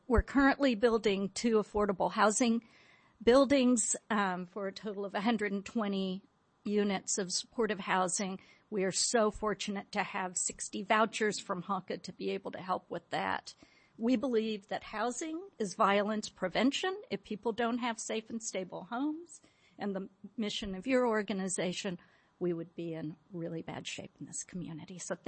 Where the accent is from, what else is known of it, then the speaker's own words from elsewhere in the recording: Fort Worth, Texas, United States; now in Austin, United States; I came from Fort Worth many years ago, and the city did not support social services at all, and moving to Austin was mind-blowing to me